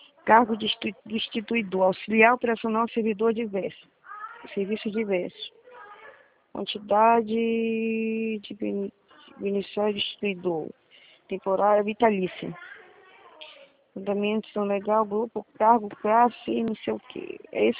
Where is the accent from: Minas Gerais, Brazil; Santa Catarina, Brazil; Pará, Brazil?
Pará, Brazil; Belém; Não, sou de Belém.